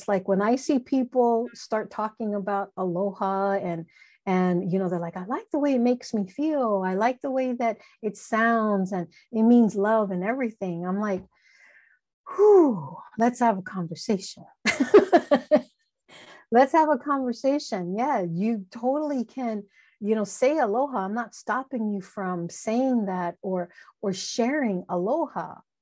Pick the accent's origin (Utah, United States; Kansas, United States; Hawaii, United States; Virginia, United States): Hawaii, United States; being born and raised in Hawaii, it's like my body needs to be home. My body needs to, my spirit needs to be on the island.